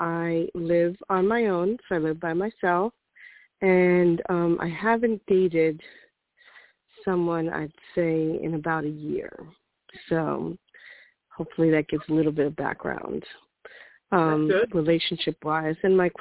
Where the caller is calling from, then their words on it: Brooklyn, New York, United States; I'm calling in from Brooklyn, New York.